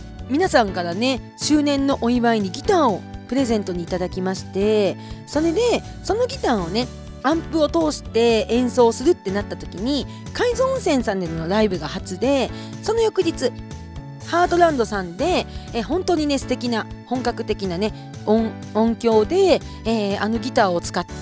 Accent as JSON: {"language": "Japanese", "town": "Kushiro", "region": "Hokkaido", "country": "Japan", "tie": "born or raised there", "moved": "yes", "said": "私のね、地元の釧路にサイゼリアがなくって、初めて上京してきた時に"}